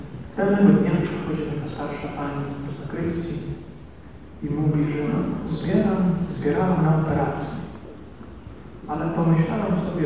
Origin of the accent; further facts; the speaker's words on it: Ukraine; Pochodzę z Ukrainy. Na Ukrainie pracuję w takim mieście Żytomierz.